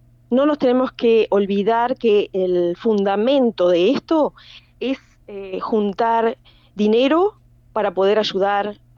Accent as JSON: {"language": "Spanish", "country": "Uruguay", "tie": "born or raised there", "moved": "as an adult", "said": "yo soy uruguaya, nací aquí, me eduqué en el colegio armenio y hace más de 20 años que estoy en el exterior, donde hice una maestría."}